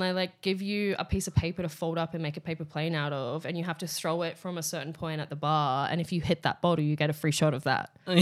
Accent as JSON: {"language": "English", "country": "New Zealand", "said": "My partner's Scottish, so I'm Kiwi though. I'm not Australian."}